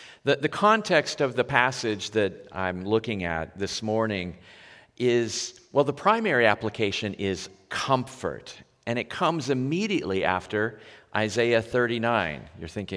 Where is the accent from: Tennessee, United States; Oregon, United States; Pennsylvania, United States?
Oregon, United States; Vale; also born or lived in Myrtle Point; I grew up in Oregon in very small rural towns. Half of my childhood was in eastern Oregon, a town called Vail. It was a cowboy town of about 1,700 people.